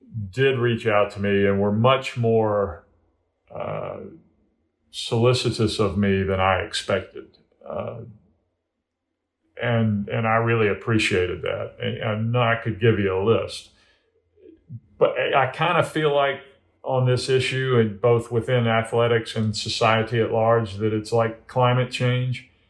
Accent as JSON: {"language": "English", "region": "the South", "country": "United States", "tie": "born or raised there", "said": "you know, we are of the same generation, and I grew up in the South."}